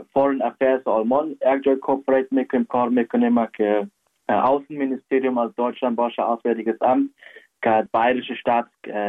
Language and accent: Persian; Kabul, Afghanistan; now in Germany; از کابل هستم. پدر جانم … از کابل هست، پدر کلان های ما از کابل هست.